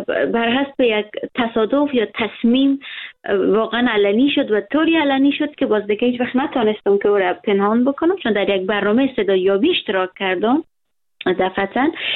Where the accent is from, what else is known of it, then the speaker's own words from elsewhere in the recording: Herat, Afghanistan; moved away; من همیشه میگم که من افغان هستم و کل افغانستان دوست دارم. خب من از هرات هستم.